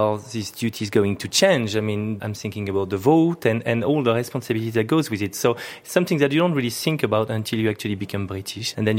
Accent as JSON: {"language": "English", "region": "Provence-Alpes-Côte d'Azur", "country": "France", "said": "I come from Provence in the south of France."}